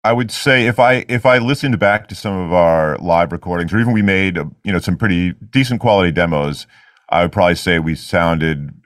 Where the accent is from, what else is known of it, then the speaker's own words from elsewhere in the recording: New York City, New York, United States; Whereas by growing up in New York City, I mean, I lived in Queens, which is one of the boroughs of New York City, but I played a lot in Manhattan.